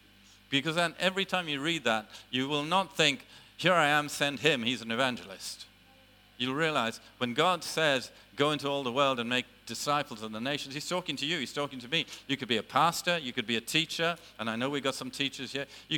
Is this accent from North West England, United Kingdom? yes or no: no; London, United Kingdom; because I'm a Londoner, that I love London town. I lived in London from the age of 12, so I love London too. But I love living out in the country even more